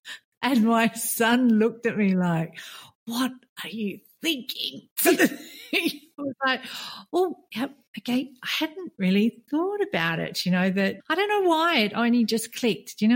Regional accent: Australia; now in Qatar; I'm an Aussie based here in Qatar.

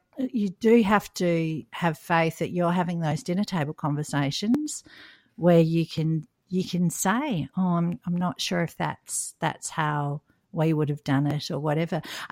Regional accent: Australia; I was sort of having a giggle about that, but I'm Australian.

